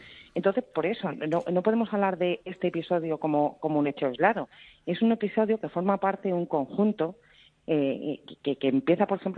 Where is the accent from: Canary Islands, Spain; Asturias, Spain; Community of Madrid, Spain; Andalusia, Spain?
Community of Madrid, Spain; Madrid; yo fui de las que asistí como tantos madrileños con todos mis amigos, que hicimos ese trayecto hasta la Puerta del Sol.